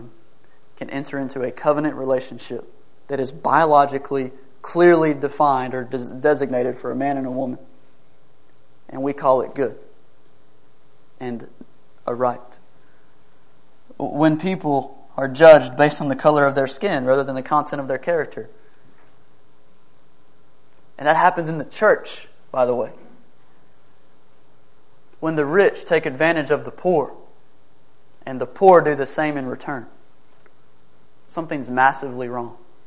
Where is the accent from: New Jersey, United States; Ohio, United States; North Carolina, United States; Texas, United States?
Texas, United States; Eustis; When I'm coming home from Eustis, my hometown, it's way out in the boonies.